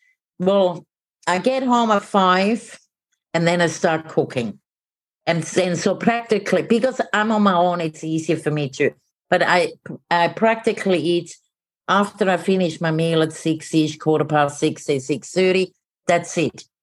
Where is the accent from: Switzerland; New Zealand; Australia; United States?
Switzerland; Well, I'm from Switzerland.